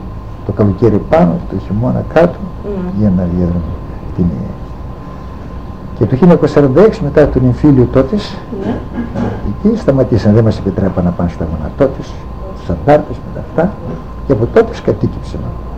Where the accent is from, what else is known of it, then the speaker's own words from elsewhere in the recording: Mitriko, Eastern Macedonia and Thrace, Greece; born there; Από το Φανάρι λίγο πιο πέρα εδώ, στο Μητρικό εκεί γεννήθηκα, το 1931.